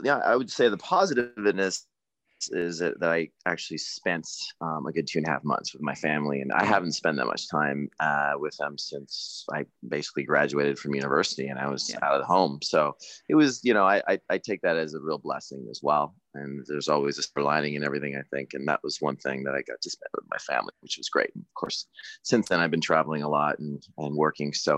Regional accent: Canada; So I I tell them I'm from Canada.

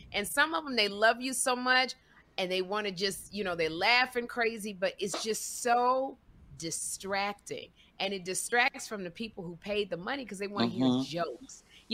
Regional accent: Chicago, Illinois, United States; I'm from Chicago.

